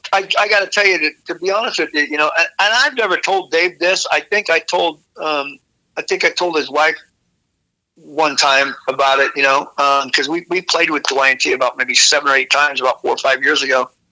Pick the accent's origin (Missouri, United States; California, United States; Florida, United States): California, United States; Hayward; it's kind of funny because they're from Hayward, and I'm from Hayward.